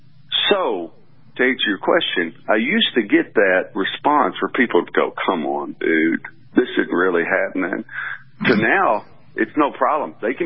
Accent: Kentucky, United States; Well, I'm a gun guy. I grew up originally in Kentucky.

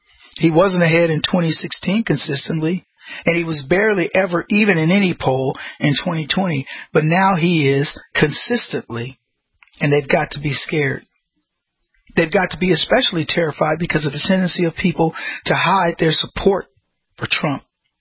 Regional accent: Texas, United States; because I grew up eating Whataburger in Texas.

